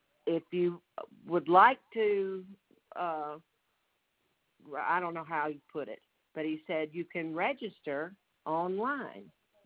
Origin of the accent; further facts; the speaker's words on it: Alabama, United States; And I am from Alabama. I live in Alabama.